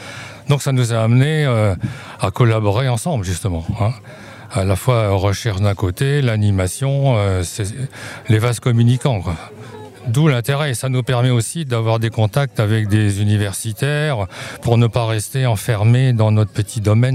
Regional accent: France; born there; moi j'habite dans la Vallée du Loir depuis très très très longtemps. Je suis né dans la Vallée du Loir

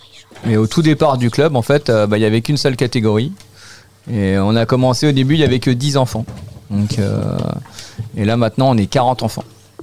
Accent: northern France, France; je viens du nord de la France et dans le nord de la France, le hockey c'est assez connu.

